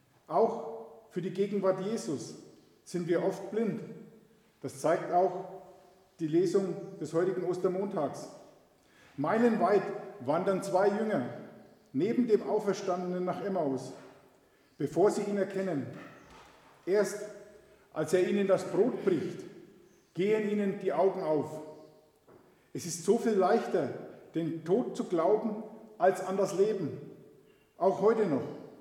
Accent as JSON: {"language": "German", "town": "Unterwurmbach", "region": "Bavaria", "country": "Germany", "said": "ich komme aus Unterwurmbach. In der Gemeinde bin ich auch Lektor und bald Predikant."}